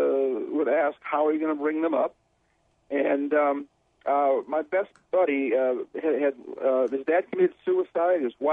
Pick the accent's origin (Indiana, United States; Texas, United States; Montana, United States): Indiana, United States; also born or lived in Chicago Heights, United States; I was born in Chicago Heights, Illinois, right outside of Chicago, Illinois, and we jumped over the line in northwest Indiana. I grew up in a few different towns in northwest Indiana.